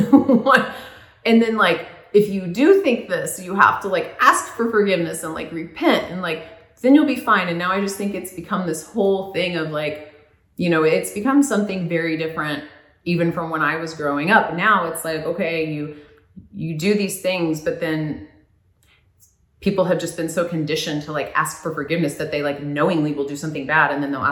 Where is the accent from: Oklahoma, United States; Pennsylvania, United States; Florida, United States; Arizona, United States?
Oklahoma, United States; growing up in Oklahoma, when you're a teenager and you start talking about like self-pleasure